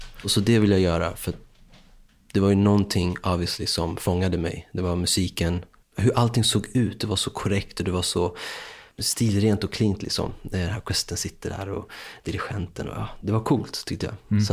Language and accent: Swedish; Stockholm, Stockholm County, Sweden; Vi är från Vasastan, från gamla Vasastan.